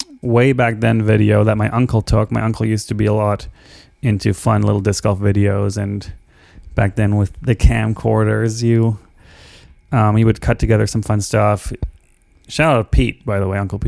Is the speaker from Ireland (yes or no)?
no; Bremen, Germany; where I grew up in Bremen, Germany, did not.